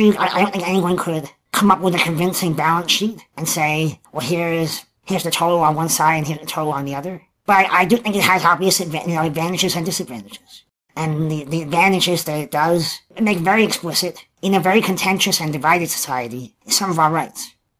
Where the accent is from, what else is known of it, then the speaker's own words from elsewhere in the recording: Rhode Island, United States; Rhode Island, my home state, which has fewer than 1 million people, has 2 U.S. senators.